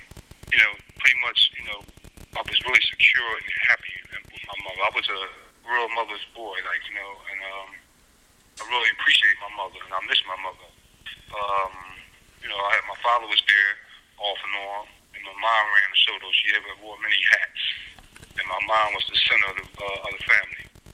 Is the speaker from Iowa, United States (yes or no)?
no; Philadelphia, Pennsylvania, United States; I was the youngest of 11 children. I grew up in West Philadelphia.